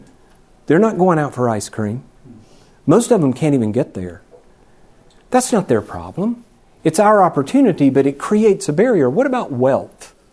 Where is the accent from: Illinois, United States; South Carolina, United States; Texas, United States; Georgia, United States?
South Carolina, United States; Chester; Now, when I was growing up in Chester, South Carolina, probably like when you were growing up, wherever you grew up, people of different faiths were the Methodists and the Presbyterians, right? I mean, Chester, South Carolina, we didn't even have Catholics.